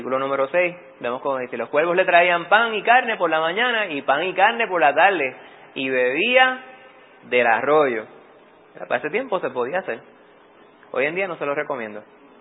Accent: Bayamón, Puerto Rico; Yo me crié en Bayamón. Bayamón son vaqueros.

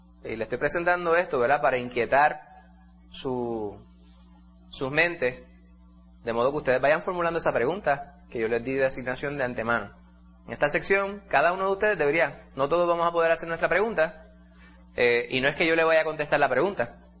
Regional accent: Puerto Rico; Uno de ellos es cultural, como puertorriqueños.

